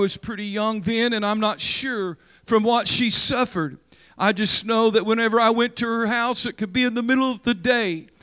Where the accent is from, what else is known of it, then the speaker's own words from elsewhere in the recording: Oklahoma, United States; I noticed, because I'm from Oklahoma, where we have a lot of country and western singing.